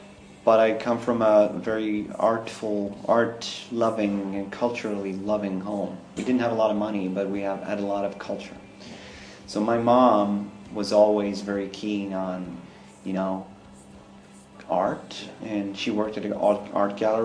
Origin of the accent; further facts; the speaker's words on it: Sweden; And in my hometown where I grew up, we have an old church. It predates Protestantism in Sweden.